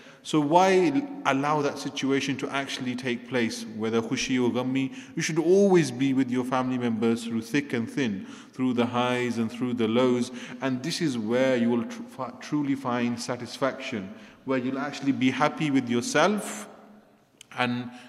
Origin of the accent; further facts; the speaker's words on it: Redditch, West Midlands, United Kingdom; from yesterday's event that took place in my hometown in Redditch.